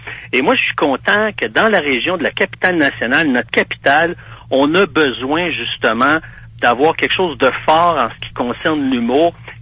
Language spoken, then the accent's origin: French; Quebec, Canada; On est Québécois, on aime raconter des blagues, on aime rire.